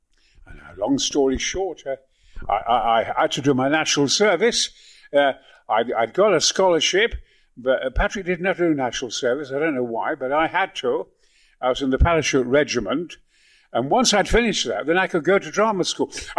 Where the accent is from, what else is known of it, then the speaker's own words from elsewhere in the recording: Goldthorpe, Yorkshire and the Humber, United Kingdom; also born or lived in Mexborough; I'm a coal miner's son. My dad was a coal hewer, and I was born in Mexborough and lived in Goldthorpe